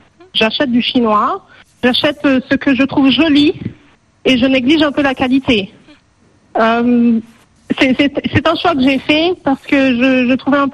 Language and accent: French; Switzerland; Je ne suis pas africaine, je suis suisse d'origine.